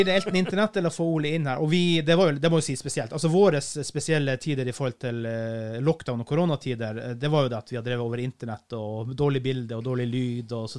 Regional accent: Finland; now in Norway; Kommer vi så til Finland, mitt hjemland, nummer 2?

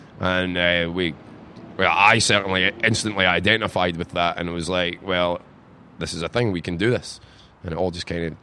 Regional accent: Alyth, Scotland, United Kingdom; We grew up in Aileth

